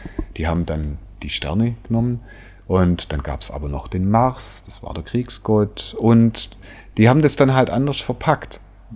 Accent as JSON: {"language": "German", "town": "Schwäbisch Gmünd", "region": "Baden-Württemberg", "country": "Germany", "said": "Jetzt bei uns in Schwäbisch Gmünd gibt es ein Hölltal."}